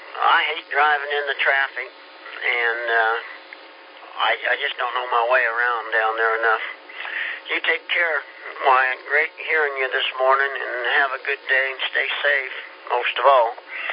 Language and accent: English; Kansas, United States; I'm from Kansas. That's just not camping to me.